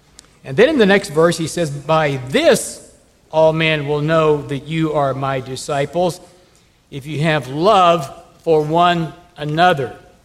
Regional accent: Texas, United States; And I grew up in Texas without any air conditioning, and it's sort of hard to believe now.

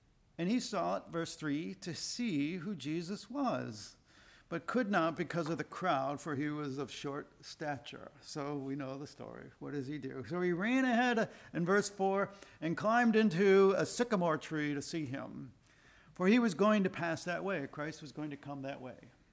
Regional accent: United States; but we're American citizens and we could go in, we could enter.

